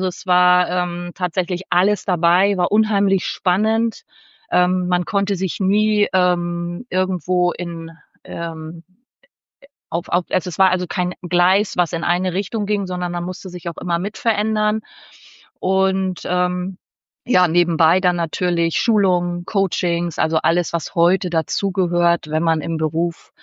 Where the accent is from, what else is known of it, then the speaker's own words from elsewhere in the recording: Schleswig-Holstein, Germany; Ich wohne hier oben in Deutschland im schönen Schleswig-Holstein. Zwischen Nordsee und Hamburg habe ich meine Heimat. Also ich bin komplett vom Wasser und umgeben